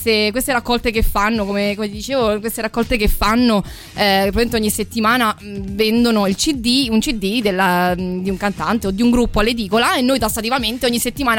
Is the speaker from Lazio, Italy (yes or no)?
yes; Poggio Mirteto, Lazio, Italy; Sono di Poggio Mirteto, paese che non conosce nessuno.